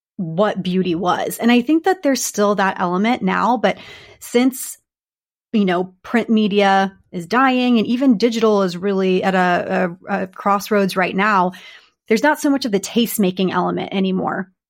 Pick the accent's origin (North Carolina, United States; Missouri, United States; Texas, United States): Texas, United States; Austin; oh, I grew up in Texas in the Austin area.